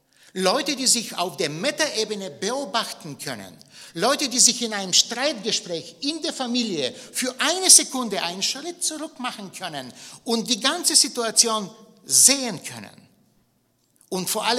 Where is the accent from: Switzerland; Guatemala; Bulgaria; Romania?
Bulgaria; Ich habe als Kind in Bulgarien zum ersten Mal den Ausdruck gehört